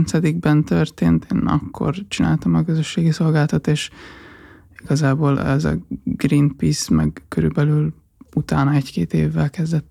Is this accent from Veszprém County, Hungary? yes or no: no; Kecskemét, Bács-Kiskun, Hungary; Hát mivel nem pesti vagyok, hanem kecskeméti